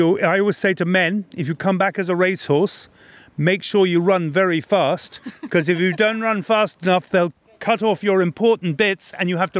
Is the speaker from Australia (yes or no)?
no; Ireland; But I'm proud as an Irishman.